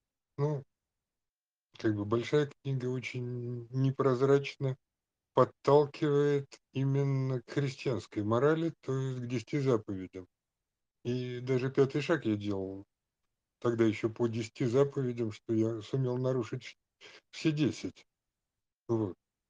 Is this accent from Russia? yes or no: yes; Moscow, Russia; Ну, я коренной москвич